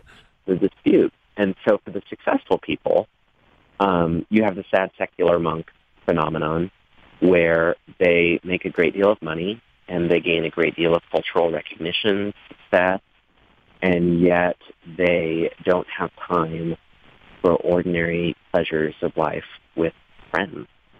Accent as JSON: {"language": "English", "town": "Lincoln", "region": "Nebraska", "country": "United States", "tie": "born there", "said": "I was born in Lincoln, and so I was able to find work here after I graduated."}